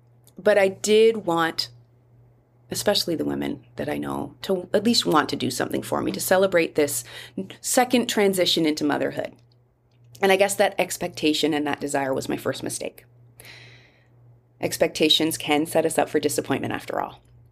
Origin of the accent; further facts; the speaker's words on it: Canada; now in Costa Rica; Living here in Costa Rica, you know, in a foreign country as a Canadian